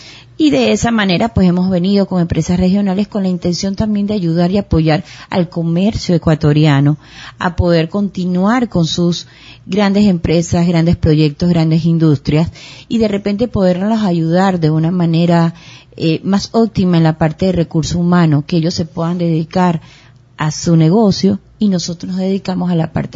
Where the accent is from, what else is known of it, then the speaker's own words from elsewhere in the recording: Panama; no soy de aquí, soy panameña